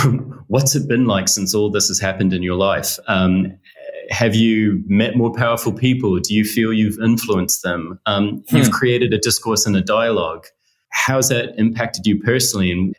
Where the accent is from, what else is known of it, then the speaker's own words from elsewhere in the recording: New Zealand; I grew up in New Zealand, and one of the odd memories I have from, you know, very, very young in primary school was a class trip all about recycling.